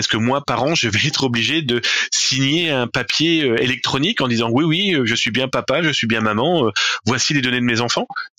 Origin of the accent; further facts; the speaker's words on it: France; parce qu'on prend par exemple chez nous en France